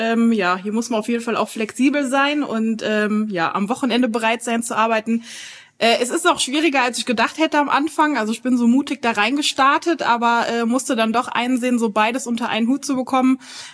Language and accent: German; Rhineland-Palatinate, Germany; now in Neuwied, Germany; ich bin keine Neuwiederin. Ich komme aus dem Westerwald, aus der Nähe von Hachenburg. Und bin dann vor 6 Jahren hier hingezogen